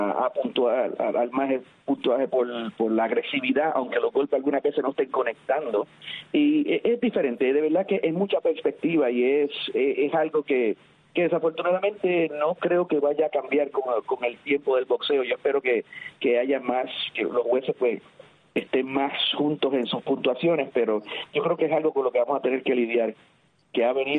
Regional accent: Morovis, Puerto Rico; Un saludo a mi gente de Puerto Rico, en mi pueblito de Morovis, que los quiero mucho.

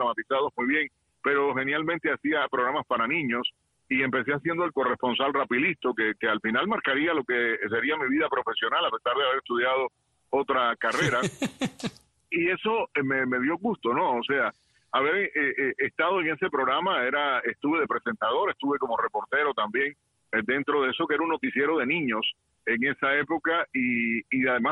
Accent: Venezuela; moved away as an adult; now in Miami, United States; cuando llegué a Estados Unidos de Venezuela

